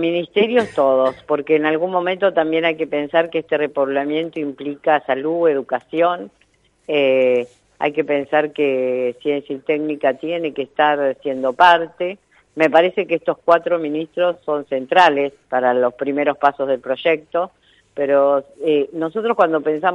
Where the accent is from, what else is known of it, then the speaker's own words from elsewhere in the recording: Almirante Brown, Buenos Aires Province, Argentina; en mi pueblo, Almirante Brown, que es una ciudad de 650.000 habitantes